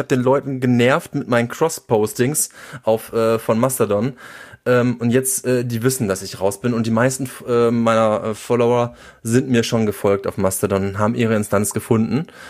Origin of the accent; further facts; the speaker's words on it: Cologne, North Rhine-Westphalia, Germany; Und natürlich für mich als Kölner gibt es Cologne.social.